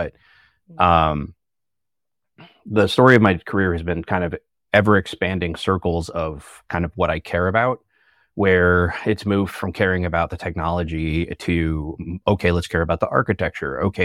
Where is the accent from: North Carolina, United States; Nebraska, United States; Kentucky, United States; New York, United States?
Nebraska, United States; Omaha; I'm from Omaha, Nebraska, where it is cold and snowing right now